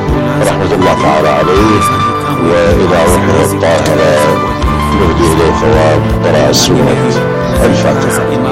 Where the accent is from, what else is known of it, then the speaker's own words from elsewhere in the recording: Iraq; عندنا في العراق